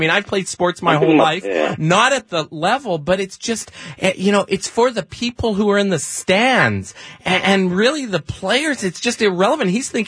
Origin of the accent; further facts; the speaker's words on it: Canada; I'm Canadian. I'm not an American citizen.